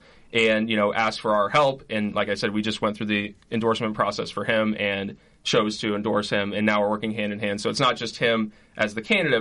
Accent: Huxley, Iowa, United States; I grew up right outside of Huxley, and then I went to Columbia University.

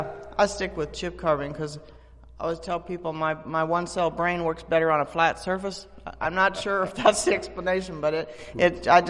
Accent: Iowa, United States; I'm from Iowa

